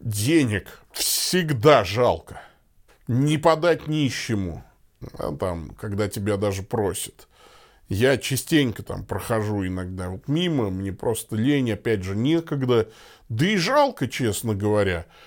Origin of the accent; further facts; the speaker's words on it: Tolyatti, Samara Oblast, Russia; мы с женой ехали по моему родному городу Тольятти на машине.